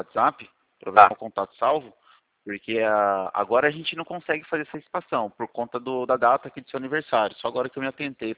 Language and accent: Portuguese; Itu, São Paulo, Brazil; Eu sou de Itu mesmo.